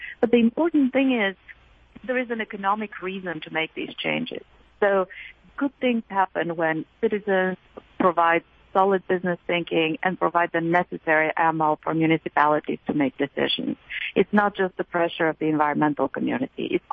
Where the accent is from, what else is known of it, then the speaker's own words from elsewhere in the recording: Bulgaria; moved away as an adult; It's actually Bulgaria. I grew up and I was brought up and raised in Bulgaria. I left there when I was 25. It was still a communist country, and I defected.